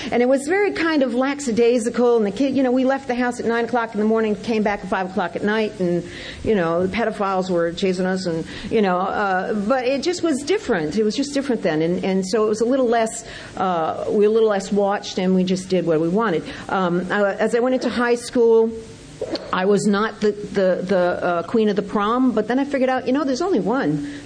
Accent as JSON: {"language": "English", "region": "Rhode Island", "country": "United States", "tie": "born or raised there", "said": "But I grew up in Rhode Island, from Irish, Polish, English, Roman Catholic family"}